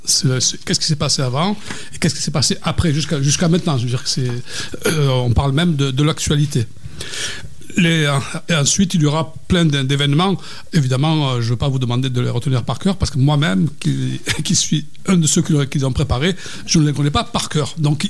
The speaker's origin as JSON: {"language": "French", "town": "Marseille", "region": "Provence-Alpes-Côte d'Azur", "country": "France", "said": "Donc, nous, en tant que Marseillais, on n'aime pas ce mot"}